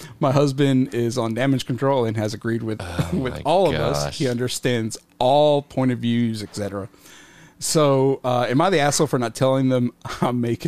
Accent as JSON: {"language": "English", "country": "Mexico", "accent": "Mexican", "said": "I hate my Mexican accent. I'm not going to do it."}